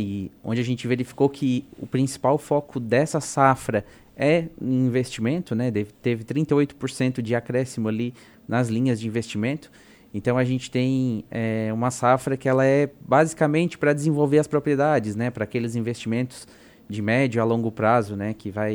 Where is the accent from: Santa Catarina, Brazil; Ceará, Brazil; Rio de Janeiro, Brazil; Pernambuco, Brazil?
Santa Catarina, Brazil; Jaguaruna; eu venho de Jaguaruna, né?